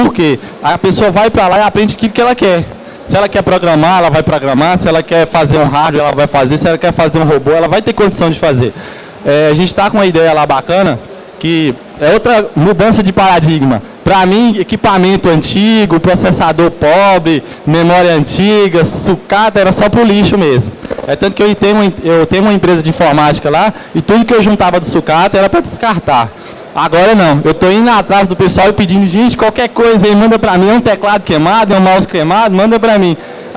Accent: Janaúba, Minas Gerais, Brazil; Eu venho de Janaúba, Minas Gerais, norte de Minas.

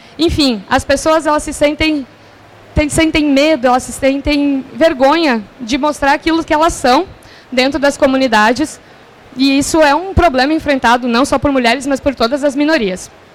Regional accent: Rio Grande do Sul, Brazil; Eu sou gaúcha

